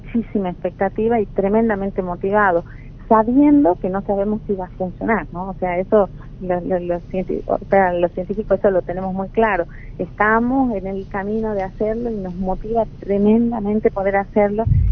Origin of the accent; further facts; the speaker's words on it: Aguilar, Tucumán, Argentina; Yo soy de Tucumán, soy de Aguilar.